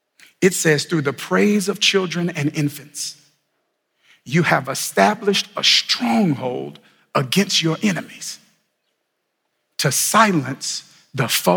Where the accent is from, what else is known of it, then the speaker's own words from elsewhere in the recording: Mississippi, United States; You know, I grew up in Mississippi, and it's kind of like the Bible Belt in some sense.